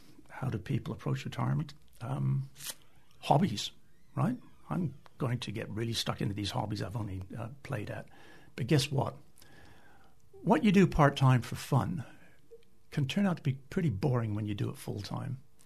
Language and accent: English; Canada; moved away; You can tell by my accent, I'm not from here. I'm originally Canadian, left my family behind in 40 years ago, back in the mid-70s.